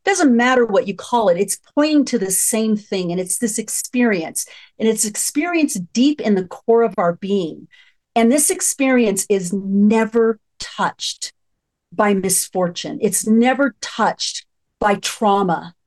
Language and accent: English; United States; I can only speak for the culture in which I grew up in the American culture, primarily and specifically in the Latino culture.